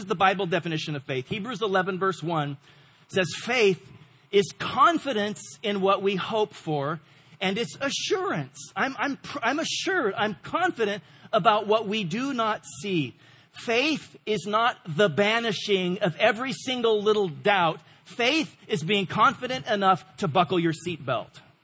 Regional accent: Washington, United States; I grew up on rivers in Washington State. We jumped off of bridges and boulders and cliffs.

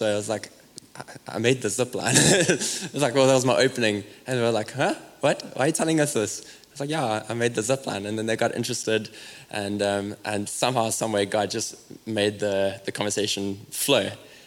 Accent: South Africa; And I think being South African, I think we carry a little bit of that as well, where we like carry just like a heart for our nation

